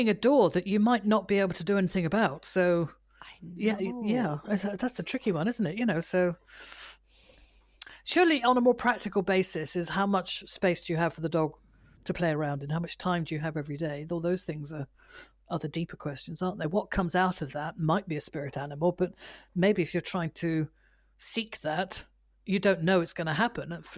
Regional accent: United Kingdom; I can't answer you. I'm British.

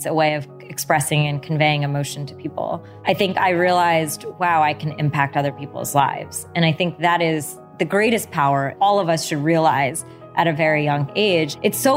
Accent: United States; Yeah. So my parents immigrated here in the 70s. And I grew up in a town that actually didn't have many Indian people. So I was one of two Indian people in my entire grade, so of 300 people.

